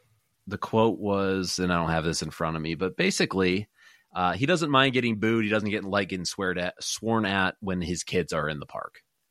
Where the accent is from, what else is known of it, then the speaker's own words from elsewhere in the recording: Traverse City, Michigan, United States; I remember as a high schooler, I grew up in Traverse City.